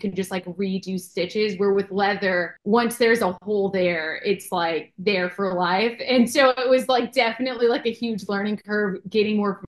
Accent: Louisiana, United States; I grew up in Louisiana, so there's not much of an industry here.

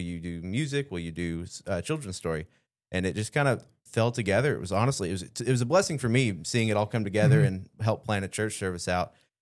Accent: Calhoun, Georgia, United States; Yeah, awesome. I was born in Calhoun. I've lived here my whole life.

